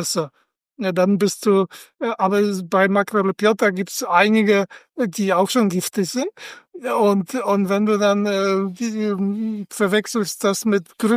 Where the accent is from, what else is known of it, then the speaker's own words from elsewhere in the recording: Poland; now in Germany; ich bin auch aus Polen ausgewandert